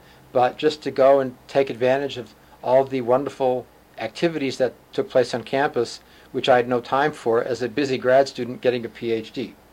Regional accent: Boston, Massachusetts, United States; also born or lived in Huntington, United States; I grew up in the Boston, Massachusetts area. I was born and raised out there until grade 9, which I finished. Starting in grade 10, our family moved to Huntington, Long Island

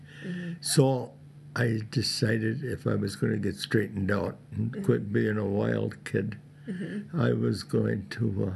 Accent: Winter, Wisconsin, United States; In 1939, we moved to Winter, and I grew up in Winter, and I graduated from Winter High School in 1955.

